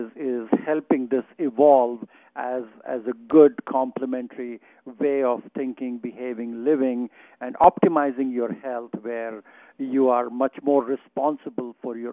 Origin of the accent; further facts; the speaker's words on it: India; growing up in India, I was born and brought up in a rural part in India